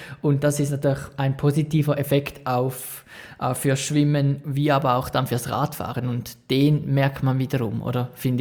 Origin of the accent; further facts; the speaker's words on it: Switzerland; Als Schweizer gehört es wieder zu, dass man noch im Winter den Schnee besucht